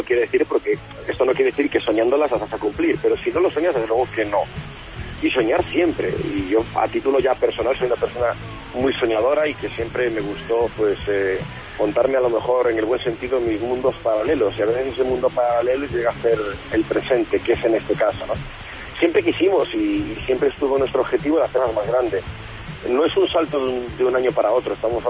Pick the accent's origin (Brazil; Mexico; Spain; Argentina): Spain; Galicia; Nosotros somos de somos gallegos